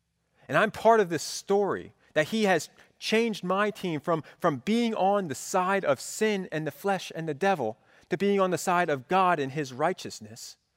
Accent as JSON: {"language": "English", "town": "Philadelphia", "region": "Pennsylvania", "country": "United States", "tie": "born or raised there", "said": "I grew up outside of Philadelphia as a Cowboys fan, and it was rough."}